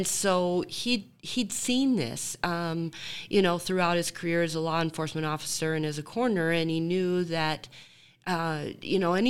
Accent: Riverton, Wyoming, United States; now in Lander, United States; I grew up in Riverton, graduated Riverton High School, went to college here at CWC

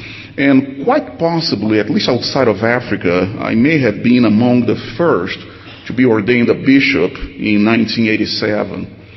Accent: Brazil; now in United States; And notice, I'm from Brazil. I'm talking about my experiences in Brazil also, not just in the United States in the last 16 years.

